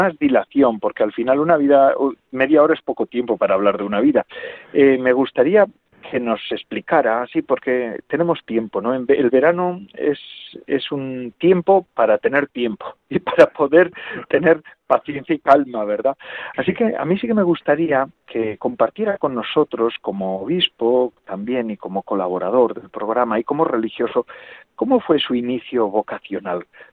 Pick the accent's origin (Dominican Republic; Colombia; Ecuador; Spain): Spain; Lekeitio, Basque Country; San Antonio María Claret visitó Lequeitio, mi pueblo.